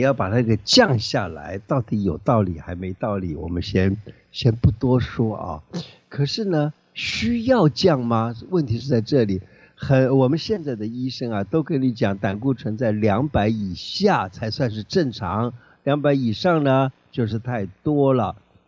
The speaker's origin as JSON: {"language": "Chinese", "country": "China", "said": "所以这也就是我们中国人的食物其实老老早早就已经教给我们该用什么样子的东西来帮助自己了。"}